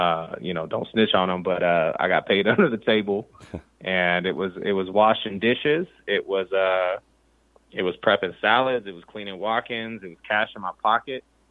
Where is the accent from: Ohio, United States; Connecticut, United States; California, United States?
California, United States; growing up in Cali and losing my father at 10 years old